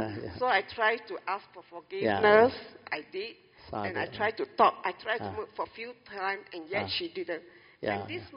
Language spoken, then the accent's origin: English; Klang, Selangor, Malaysia; from Klang